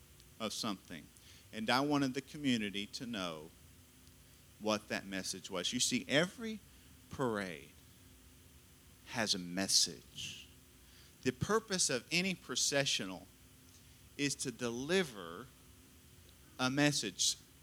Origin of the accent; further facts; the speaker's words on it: Terrell, Texas, United States; I grew up in Terrell.